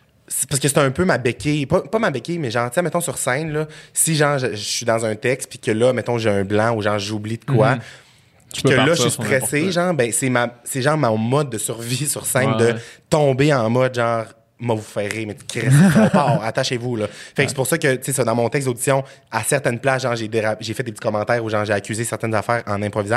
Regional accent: Saguenay, Quebec, Canada; moi, je viens de Saguenay-Lac-Saint-Jean.

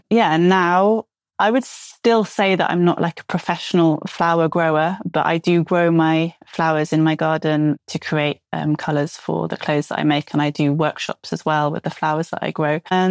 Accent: United Kingdom; now in France; I'm a British designer, but I live in Provence in the south of France.

